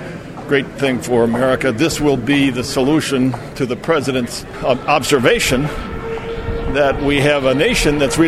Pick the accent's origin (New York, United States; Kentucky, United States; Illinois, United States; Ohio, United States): Illinois, United States; I grew up in Illinois, and so I identify with what goes on here.